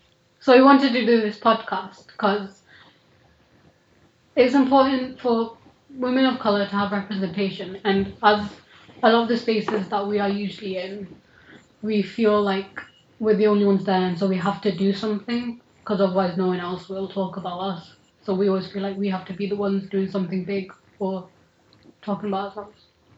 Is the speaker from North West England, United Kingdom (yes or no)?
yes; Manchester, North West England, United Kingdom; I'm a Bengali woman. Mm-hmm. Both my parents are Bengali. I was born in Manchester. Yeah. I was raised in Manchester, raised in England.